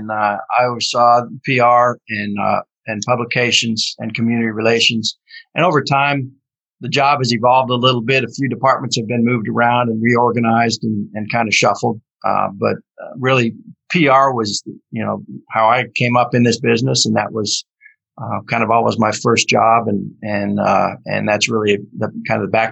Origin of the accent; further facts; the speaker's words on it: Wisconsin, United States; Well, my very earliest, I remember growing up in Wisconsin.